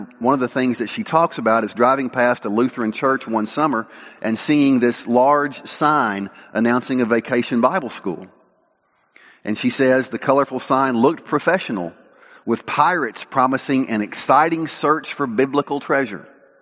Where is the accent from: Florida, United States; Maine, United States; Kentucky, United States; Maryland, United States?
Kentucky, United States; Paducah; I grew up in the Baptist church. That's no secret. When I was 9 years old, I walked down the aisle at the Emmanuel Baptist Church in Paducah, Kentucky.